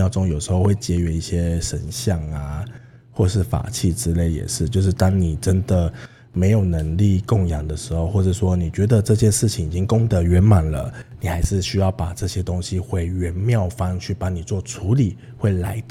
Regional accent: Taiwan; 然后尤其又是我们是从台湾来的

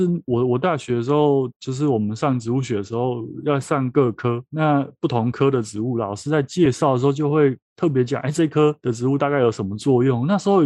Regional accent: Taiwan; first language Taiwanese Hokkien; Chinese is a second language; 因为我是台语母语

